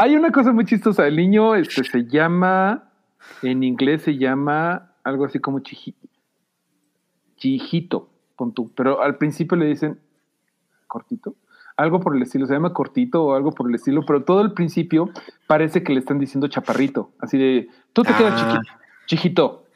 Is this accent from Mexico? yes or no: yes; Mexico; hay cosas que como mexicanos podríamos ver como tabú